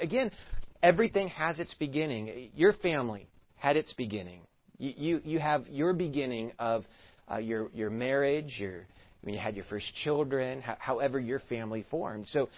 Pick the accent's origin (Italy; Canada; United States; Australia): United States; California; We come from Southern California and move all the way across the country